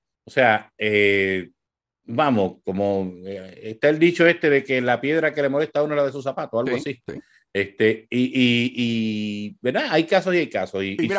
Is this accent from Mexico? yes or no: no; Corozal, Puerto Rico; yo que soy de Corozal, vivimos, respiramos voleibol